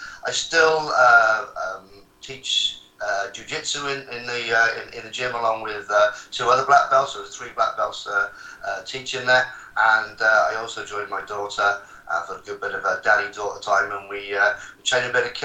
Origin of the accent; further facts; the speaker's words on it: Cardiff, Wales, United Kingdom; now in Bristol, United Kingdom; I'm from Cardiff, and I represented Wales on the national team, fought around the world for 14 years. Some great coaches in Bristol. I moved up to Bristol for my work.